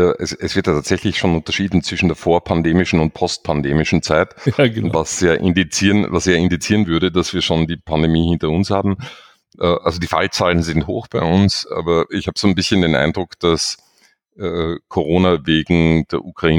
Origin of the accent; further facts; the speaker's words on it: Austria; da war dann plötzlich alles dicht bei uns in Österreich